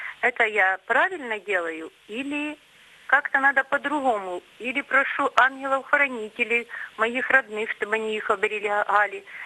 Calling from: Ukraine; Я звоню вам с Украины

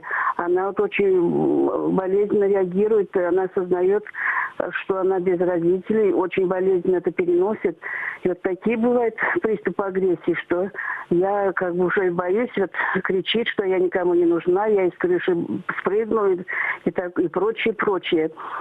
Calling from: Bashkortostan, Russia; я дозвонилась из Башкирии.

